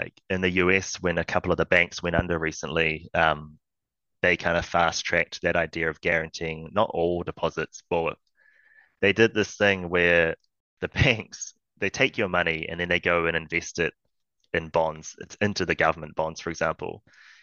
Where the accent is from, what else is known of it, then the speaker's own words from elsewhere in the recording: New Zealand; it would be super useful for me as a New Zealander earning New Zealand dollars, spending New Zealand dollars here.